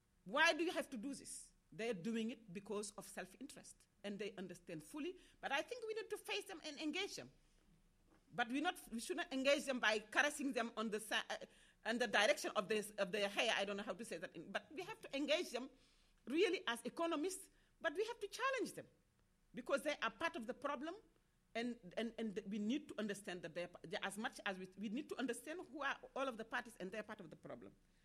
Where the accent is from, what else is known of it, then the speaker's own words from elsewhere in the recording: Dakar, Senegal; I was born in the north of Senegal, on the bank of the Senegal River. And I grew up in Dakar.